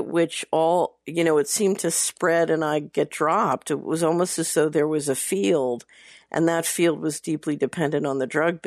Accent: Philadelphia, Pennsylvania, United States; When I grew up in Philadelphia and went to a Quaker school that was downtown

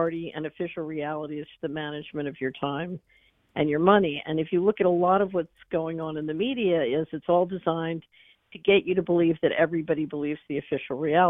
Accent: Philadelphia, Pennsylvania, United States; I have a very long view on this because I grew up in West Philadelphia.

